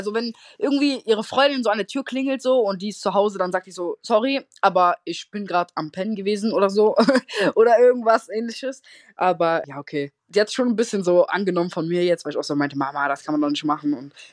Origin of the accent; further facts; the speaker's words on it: North Rhine-Westphalia, Germany; Ich komme tatsächlich nicht direkt aus Düsseldorf, sondern aus der Nähe von Düsseldorf. Und meine Mama ist Deutsche, mein Papa ist aber Kurde.